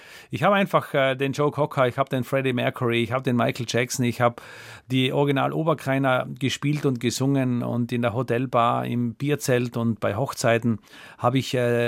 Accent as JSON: {"language": "German", "country": "Italy", "tie": "born or raised there", "said": "die Dolomiten schauten bei mir zu Hause im Kinderzimmer rein."}